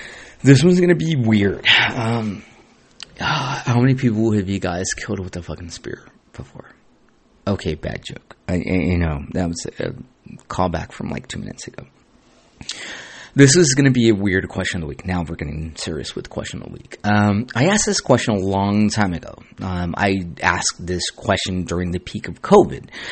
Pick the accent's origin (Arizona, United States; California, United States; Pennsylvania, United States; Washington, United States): California, United States; Santa Ana; I was born and raised in Santa Ana. I've been in a lot of fucking fights, in gang fights.